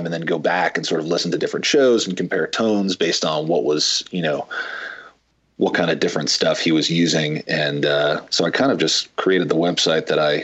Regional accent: New York, United States; We grew up right outside of New York City.

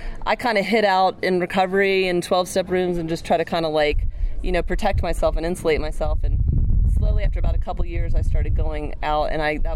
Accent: Alabama, United States; No, I grew up in Alabama.

